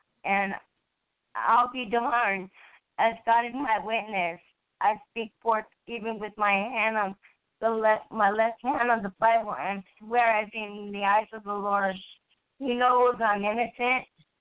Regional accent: United States; I'm not afraid to speak my mind and forth and stand for of my rights as a American woman of this country

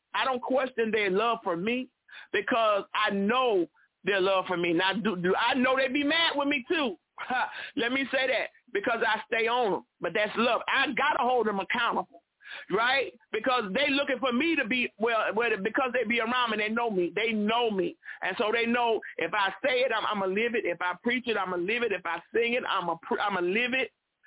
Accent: Mobile, Alabama, United States; I don't always tell the people where I'm from, but I am from Mobile, Alabama, and we are building kingdom families in these last and evil days.

